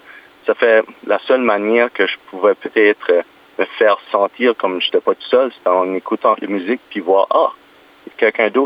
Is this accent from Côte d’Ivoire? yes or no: no; Tracadie, New Brunswick, Canada; accent: Acadian; d'enlever le petit côté acadien qu'on a. Là, moi je viens de Tracadie